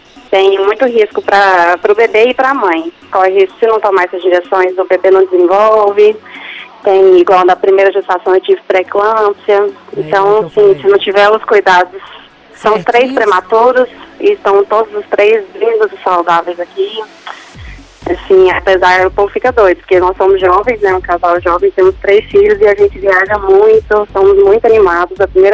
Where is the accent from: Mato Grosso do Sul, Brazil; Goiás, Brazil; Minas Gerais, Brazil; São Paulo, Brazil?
Goiás, Brazil; Eu não sou de Goiânia, eu sou do interior da cidade de Goiás.